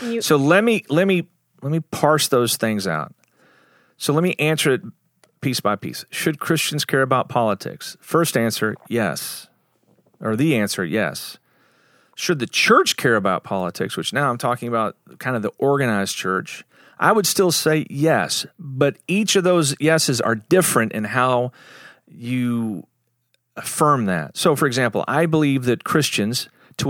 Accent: League City, Texas, United States; Specifically, you're from Friendswood, that's your polis. I'm from League City, that's my polis.

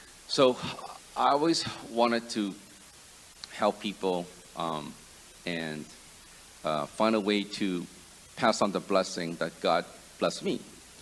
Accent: Hawaii, United States; moved away as an adult; now in Virginia, United States; My wife and I are from Hawaii. We moved from Hawaii to Virginia in pursuit of, you know, my medical degree.

